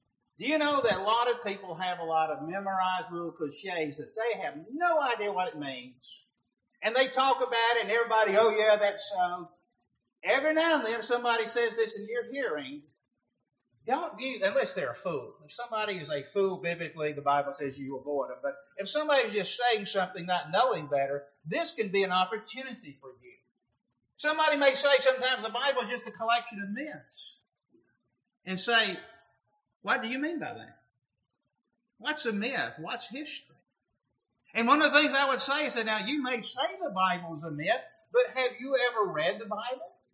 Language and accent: English; Birmingham, Alabama, United States; Back when I grew up in Birmingham, there was a man that had a lot of influence on me.